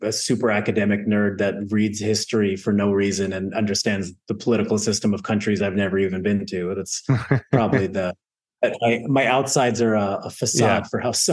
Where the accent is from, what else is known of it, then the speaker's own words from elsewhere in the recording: Canada; now in United States; I'm a Canadian, but being here and now American citizen